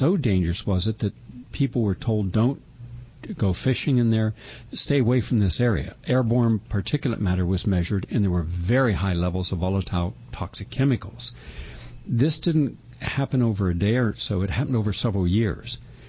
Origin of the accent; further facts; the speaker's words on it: Parkersburg, West Virginia, United States; it also showed up in Parkersburg, my hometown, in November 1966.